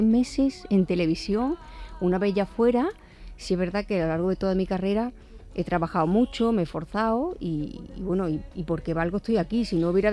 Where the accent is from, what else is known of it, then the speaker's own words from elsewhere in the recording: Nerja, Andalusia, Spain; Porque de yo tenía 22 años, vivía en mi pueblo, en Nerja.